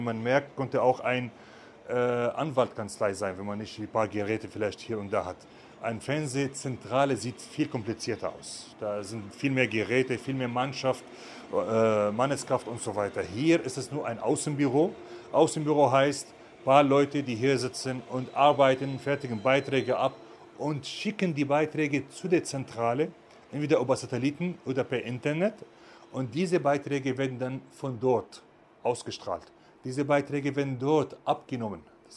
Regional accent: Syria; German is a second language; moved away as an adult; now in Germany; bin aus Syrien, bin hier seit 20 Jahren in Deutschland

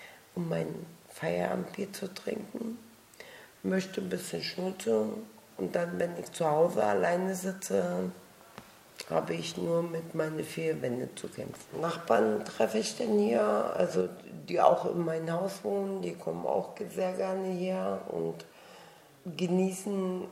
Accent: Karlsruhe, Baden-Württemberg, Germany; born there; Also ich bin eigentlich in Karlsruhe geboren. Ich wohne Oderstraße 41

